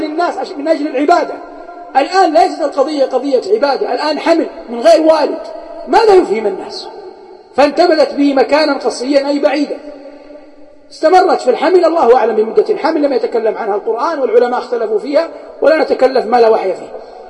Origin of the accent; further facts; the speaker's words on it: Hejaz, Saudi Arabia; أشبه ما يسمى عندنا بالحجاز بالروب